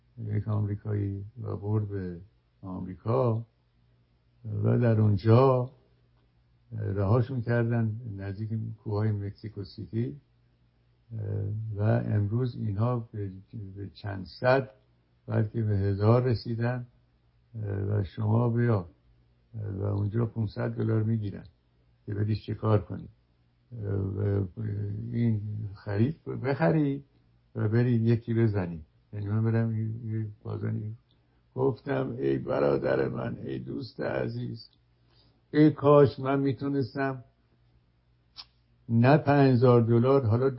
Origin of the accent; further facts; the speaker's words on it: Iran; همواره بدانیم ما ایرانی هستیم